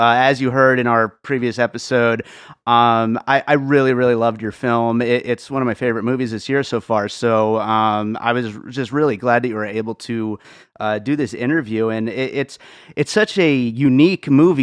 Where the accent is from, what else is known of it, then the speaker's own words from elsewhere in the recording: Pennsylvania, United States; also born or lived in Brooklyn; I also, you know, come from a Reformed Jewish background, and of course, Hasidics were around, you know, growing up. I was born in Brooklyn and grew up in Pennsylvania. I was always back into New York all the time.